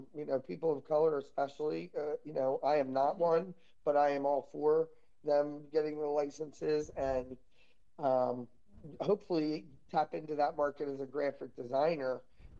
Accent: Merchantville, New Jersey, United States; now in Clemenson, United States; No, I grew up in Merchantville, New Jersey, which is really about 5 miles outside of Philadelphia. It's right at the foot of the Ben Franklin Bridge. But I'm in Clemenson, New Jersey.

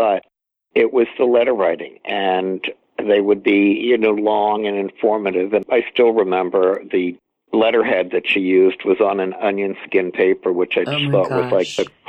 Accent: New York City, New York, United States; Because I grew up in New York City as well

